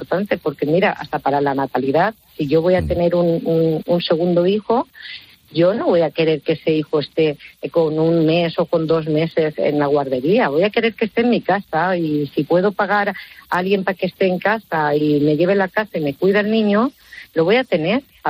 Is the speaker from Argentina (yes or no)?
no; Spain; Sí, sí, soy española y nacida en España.